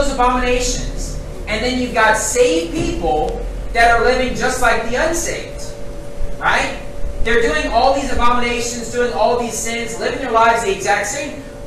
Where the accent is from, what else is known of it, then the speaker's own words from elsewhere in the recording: West Virginia, United States; growing up in West Virginia and really in the United States, churches, I mean, everybody really likes American football, and especially in Baptist churches.